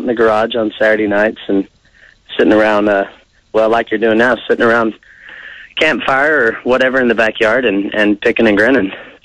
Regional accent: Plainview, Texas, United States; Well, I grew up in Plainview, Texas, and we have football and marching band. there's no such thing as a symphony there.

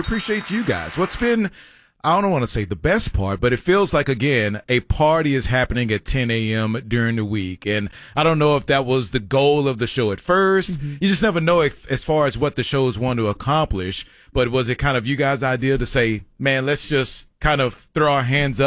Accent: Dallas, Texas, United States; I was born and raised in Dallas. I've never had to leave.

